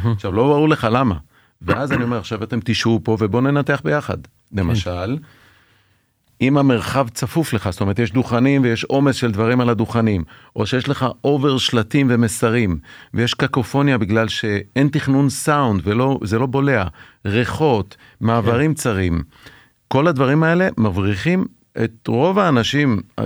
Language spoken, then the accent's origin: Hebrew; Iran; אני אגב מגיע מפרס